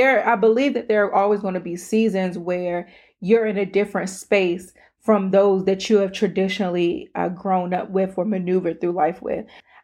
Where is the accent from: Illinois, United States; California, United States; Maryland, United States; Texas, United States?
Maryland, United States; accent: PG; Y'all see my PG accent is really coming out right now because I got annoyed all over again by the question.